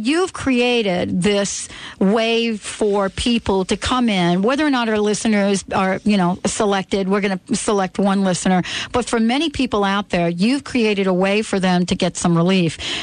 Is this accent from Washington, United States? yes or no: no; New York, United States; You know, I mean, we grew up on that on the East Coast. I mean, in a New York community, it was always lox.